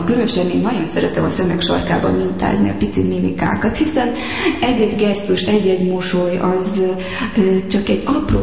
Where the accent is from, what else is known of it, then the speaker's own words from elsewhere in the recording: Corund, Harghita, Romania; olyan szerencsém van, hogy azért Korondon nőttem föl